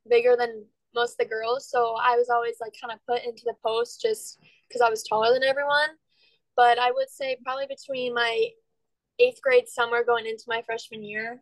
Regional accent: Edwardsville, Illinois, United States; Yeah, so I grew up in Edwardsville, like you said. I've lived there my whole life.

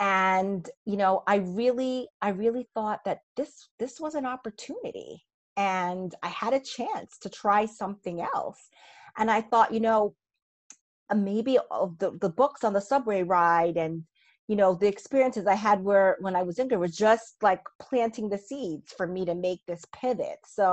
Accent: New York City, New York, United States; So, I'm in New York City. So I grew up in New York, always surrounded by buildings.

